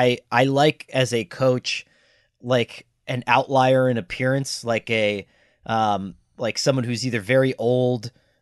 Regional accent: Scranton, Pennsylvania, United States; Vic is from Dunmore. I'm from Scranton.

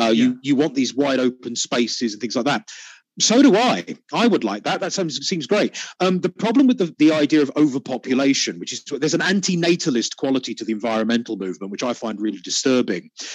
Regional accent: United Kingdom; you're obviously an American, I'm British.

